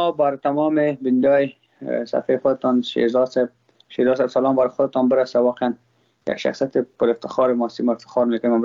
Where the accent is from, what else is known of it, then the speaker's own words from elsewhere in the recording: Afghanistan; ما خود ما افغان هستم.